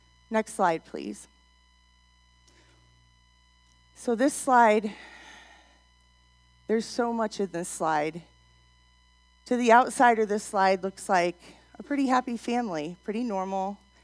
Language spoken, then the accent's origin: English; Princeton, Illinois, United States; That's the house I grew up in on the left. My parents still live in the same house today. I grew up in Princeton, Illinois.